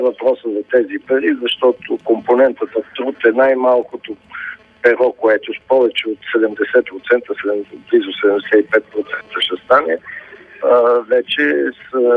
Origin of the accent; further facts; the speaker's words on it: Sofia, Sofia City, Bulgaria; Всичките сме свидетели, които сме софиянци